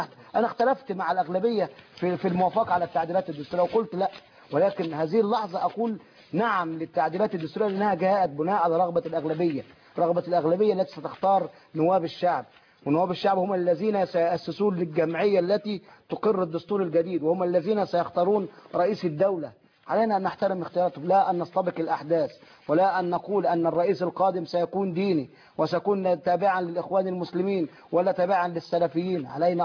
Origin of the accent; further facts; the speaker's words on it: Egypt; عندنا في مصر مليون واحد يحبوا مصر